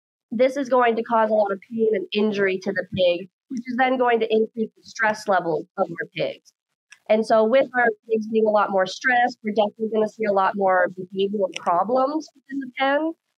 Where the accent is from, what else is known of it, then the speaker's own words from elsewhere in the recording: Lubbock, Texas, United States; moved away as an adult; now in Minnesota, United States; I am originally from West Texas, Lubbock specifically.